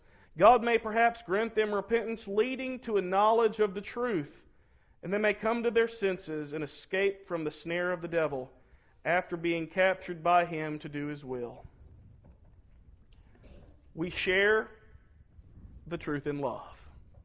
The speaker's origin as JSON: {"language": "English", "town": "Arkadelphia", "region": "Arkansas", "country": "United States", "tie": "born or raised there", "lives_now": "Mount Pleasant, United States", "said": "but it meant a lot to the small town I grew up in Arkadelphia."}